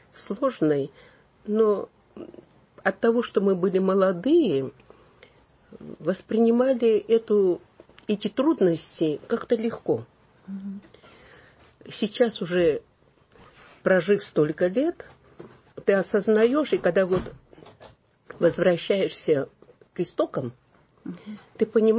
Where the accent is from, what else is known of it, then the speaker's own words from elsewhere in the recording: Nagorno-Karabakh, Azerbaijan; Мы учились в Ереване. Я приехала из Нагорного Карабаха.